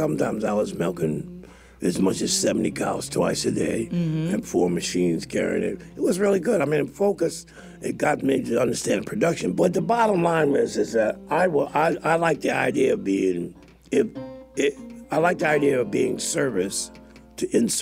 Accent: New York, United States; born there; Yeah, I was born in Harlem, New York.

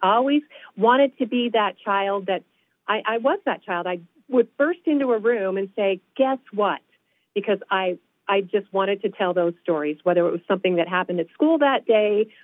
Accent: Bieber, California, United States; I was just thinking about the elementary school that I went to in Aden, California. My family lived in Bieber

